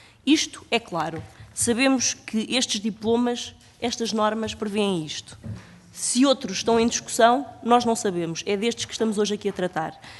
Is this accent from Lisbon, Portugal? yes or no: no; Guarda, Portugal; eu sou do Distrito da Guarda, eu não conheço nenhuma junta de freguesia que tenha diretor de secretaria no meu distrito